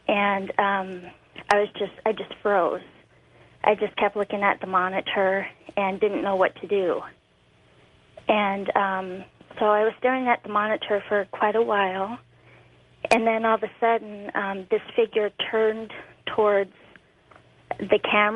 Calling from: Billings, Montana, United States; I'm calling from Billings, Montana.

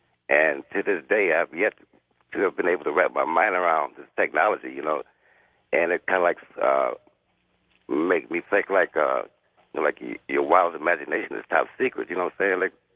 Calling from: Detroit, Michigan, United States; I'm calling from Detroit.

